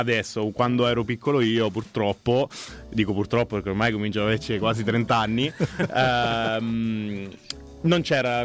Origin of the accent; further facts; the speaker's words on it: Potenza Picena, Marche, Italy; sono di Potenza Picena, un piccolo paesino di 15.000 abitanti nel Maceratese.